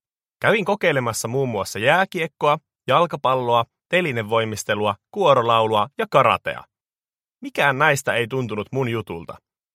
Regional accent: Kuopio, North Savo, Finland; born there; Mä synnyin Kuopiossa vuosi Santtua myöhemmin.

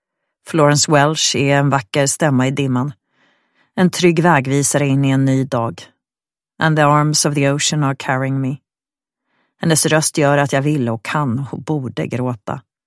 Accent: Helsingborg, Skåne, Sweden; men det fanns inga lag för tjejer i Helsingborg där jag växte upp

